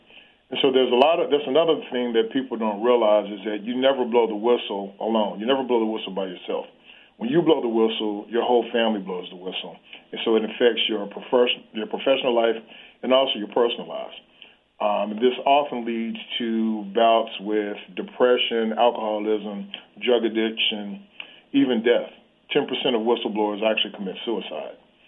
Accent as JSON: {"language": "English", "town": "Pine Bluff", "region": "Arkansas", "country": "United States", "tie": "born or raised there", "said": "I grew up in the Arkansas River Delta, area where the soil was rich but the people were poor. My hometown, Pine Bluff, Arkansas, was once named the worst place to live in America 2 years in a row."}